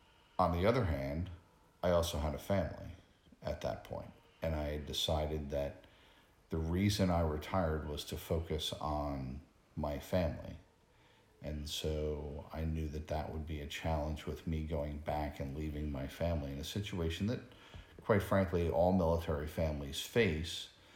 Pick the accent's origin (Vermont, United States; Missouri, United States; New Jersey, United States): New Jersey, United States; Having been fairly insulated growing up in New Jersey with certain ethnic groups and certain education levels and certain city sizes